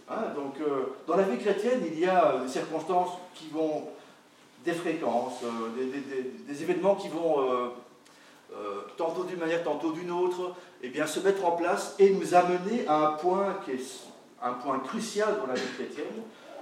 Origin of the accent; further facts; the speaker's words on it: Brussels, Belgium; Patricia et moi, nous venons donc de Bruxelles, enfin, tout près de Bruxelles.